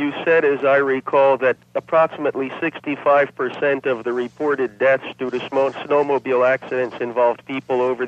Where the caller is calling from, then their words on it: Montreal, Quebec, Canada; From Montreal.